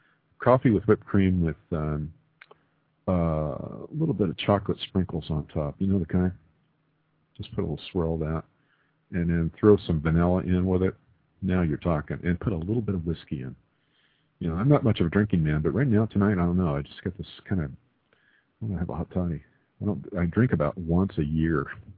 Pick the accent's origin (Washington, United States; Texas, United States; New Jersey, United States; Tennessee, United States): Texas, United States; El Paso; born there; Because I was born in El Paso. I was born at Fort Bliss. Yeah, I'm an Army brat.